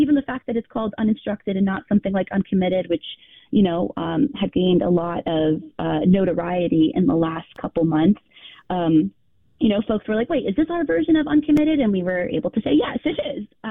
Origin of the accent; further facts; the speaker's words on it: Midwest, United States; As a Midwesterner through and through, it's been beautiful to see just our neighbors show up as well.